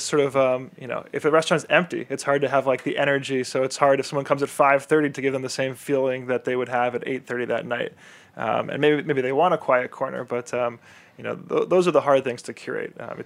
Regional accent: New York City, New York, United States; I grew up here in New York, and when I started working in restaurants, I was about 14, so 18 years ago now

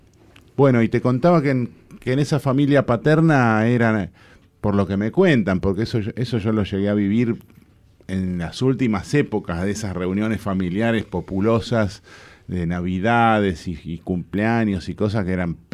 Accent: Lanús, Buenos Aires Province, Argentina; born there; Nací en Lanús.

